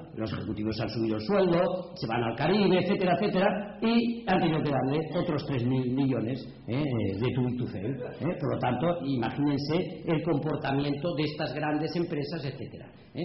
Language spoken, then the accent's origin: Spanish; Barcelona, Catalonia, Spain; ya ven que soy un pijo de Barcelona